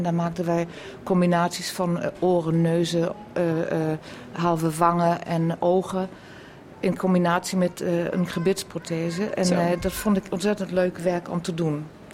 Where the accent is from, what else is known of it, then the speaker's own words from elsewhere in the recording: Germany; Dutch is a second language; now in Groningen, Netherlands; Als Duitser denk je, ach, die Nederlanders die versta je wel allemaal wel.